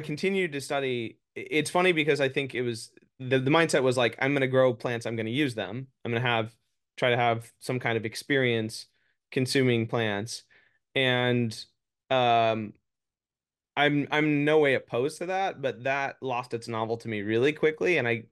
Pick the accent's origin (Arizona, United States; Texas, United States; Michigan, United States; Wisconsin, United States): Arizona, United States; Phoenix; I grew up in Phoenix, Arizona, and I felt very disconnected with nature.